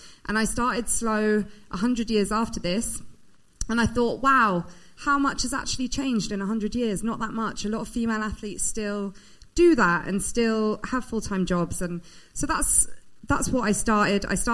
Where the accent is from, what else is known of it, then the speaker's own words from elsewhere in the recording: United Kingdom; As you can probably tell, I'm British